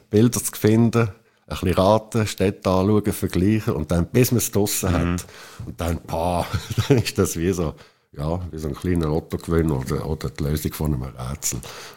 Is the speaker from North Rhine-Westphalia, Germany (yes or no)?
yes; North Rhine-Westphalia, Germany; in Deutschland aufgewachsen im Ruhrpott, dort ist alles flach, dort hat es keine Höhen und so.